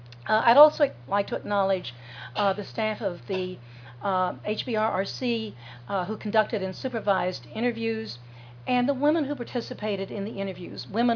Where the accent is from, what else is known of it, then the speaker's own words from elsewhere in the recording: Missouri, United States; Well, it just happens I'm from St. Louis. I'm not from St. Louis. I'm from Missouri.